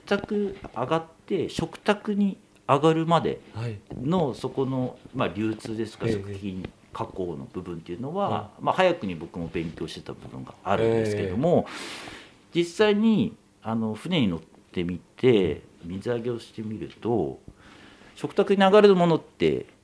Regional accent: Rausu, Hokkaido, Japan; 私、はい、ここ羅臼町の出身 で、

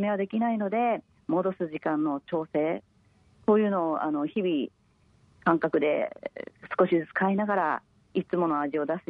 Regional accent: Kunneppu, Hokkaido, Japan; 生まれも育ちもずっとクンネップで、途中あのいなくなった時もあったんですけど、ほぼクンネップです。

